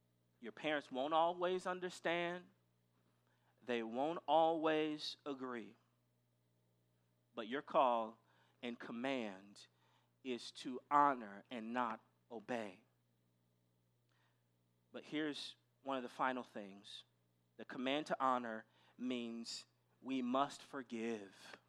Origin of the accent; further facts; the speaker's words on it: Midwest, United States; also born or lived in South; now in San Francisco, United States; I grew up in the Midwest and spent years doing ministry in the South